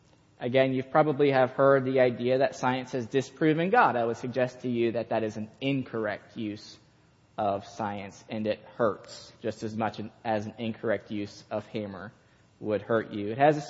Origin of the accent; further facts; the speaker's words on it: Michigan, United States; So my dad was a builder years ago. I'm from Michigan, and my dad was a builder